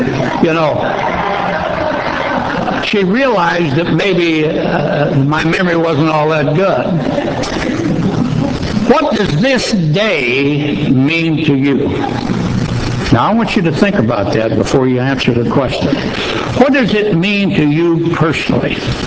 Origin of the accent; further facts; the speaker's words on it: Texas, United States; born there; I was born in Texas, and I lived back in Texas years later. When we moved there again in 1965 to El Paso